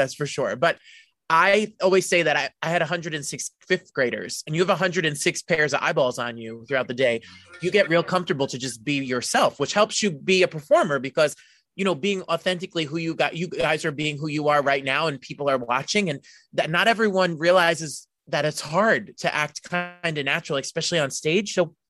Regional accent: New Jersey, United States; I'm from Jersey. I'm born and raised in Jersey. So all we have here are diners and malls.

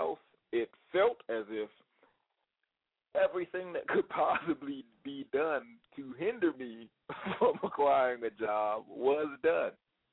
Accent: Washington, District of Columbia, United States; moved away; I'm originally from the District of Columbia. Most of my ties in the District of Columbia are not good ties, so I chose to relocate.

